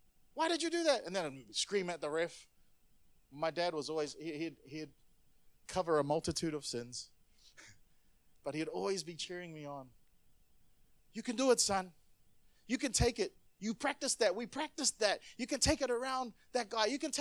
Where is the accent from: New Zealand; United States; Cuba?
New Zealand; as soon as they would find out that I'm a Kiwi, they would assume that I'm Maori